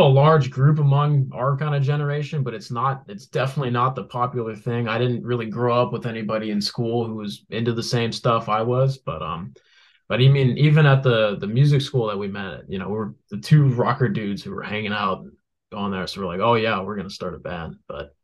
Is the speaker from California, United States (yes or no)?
yes; Thousand Oaks, California, United States; So I grew up actually right here in Thousand Oaks, California.